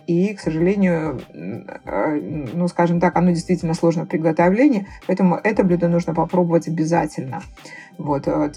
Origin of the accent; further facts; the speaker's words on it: Makhachkala, Dagestan, Russia; несмотря на то, что я родилась и живу в Махачкале долгие годы